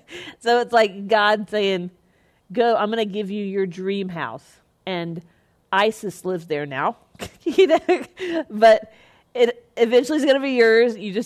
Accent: Spartanburg, South Carolina, United States; So we're from Spartanburg, South Carolina, and so the only thing we ever knew about Atlanta is you'd fly through there

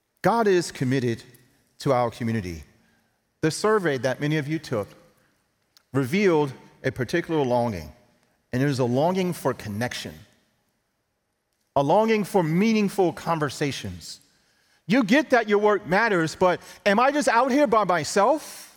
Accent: New York City, New York, United States; Growing up in New York City, right, it's just ingrained in you. It's in the culture.

